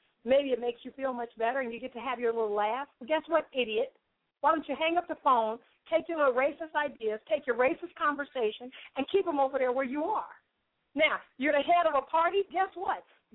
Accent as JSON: {"language": "English", "town": "Chicago", "region": "Illinois", "country": "United States", "said": "I'm from Chicago."}